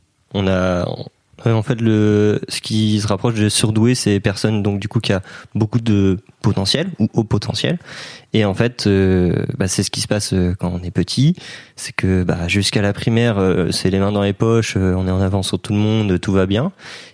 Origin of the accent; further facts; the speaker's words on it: Brittany, France; je suis breton et j'ai 22 ans cette année.